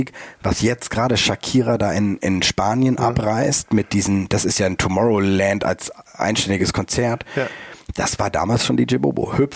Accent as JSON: {"language": "German", "town": "Kaiserstuhl", "region": "Baden-Württemberg", "country": "Germany", "lives_now": "Hamburg, Germany", "said": "Meine Heimat, also Kaiserstuhl Elsass, nach Hamburg holen."}